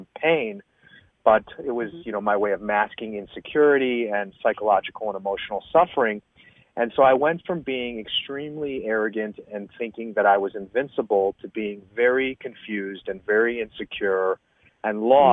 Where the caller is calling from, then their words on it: Chicago, Illinois, United States; I'm actually in Chicago at the moment.